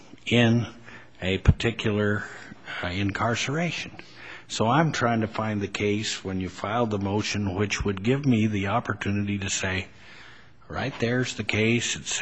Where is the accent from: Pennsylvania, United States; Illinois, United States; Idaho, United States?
Idaho, United States; I'm from Idaho, and I remember my criminals leaving Idaho and taking off to California.